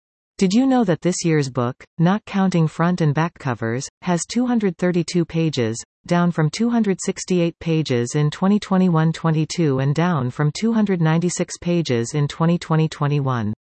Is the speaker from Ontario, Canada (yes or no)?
no; Mortlach, Saskatchewan, Canada; I spent a few minutes looking through all the numbers in the Mortlach exchange and it appears that no one listed is using that old number.